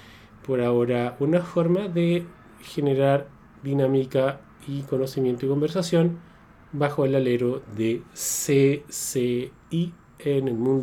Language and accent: Spanish; Chile; como chilenos, nos gusta hacer la asociatividad con lo que está pasando afuera